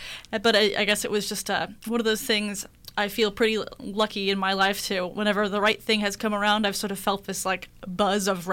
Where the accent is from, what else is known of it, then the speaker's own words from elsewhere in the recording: Kansas, United States; I'm originally from Kansas for I guess 4 years there in the middle.